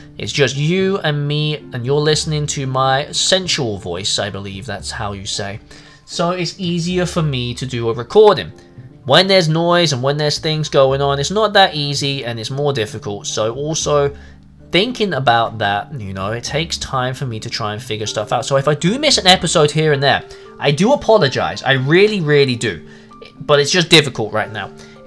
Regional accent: England, United Kingdom; And yes, I said cup of tea, being English. Americans, you can laugh now. My English listeners, thank you for understanding.

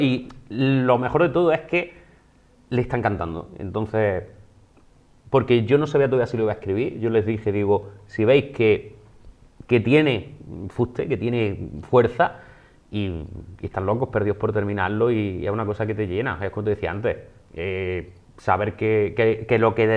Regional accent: Jaén, Andalusia, Spain; porque tú sabes que es mi tierra, Jaén, y que yo siempre intento darle esa importancia a la tierra

